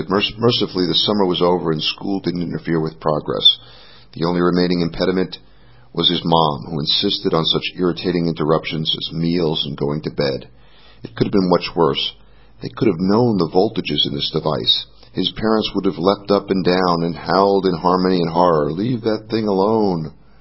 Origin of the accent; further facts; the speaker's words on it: New York, United States; The old New York accents are interesting. I say that as a New Yorker.